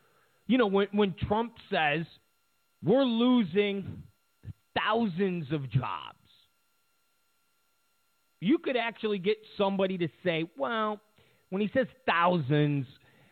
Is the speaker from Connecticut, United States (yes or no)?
no; New York, United States; The thing about New Yorkers, I'm a New Yorker, we exaggerate.